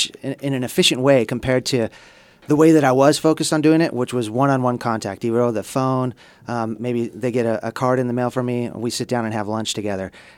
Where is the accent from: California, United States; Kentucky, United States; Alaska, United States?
California, United States; Santa Barbara; I was born and raised here in Santa Barbara.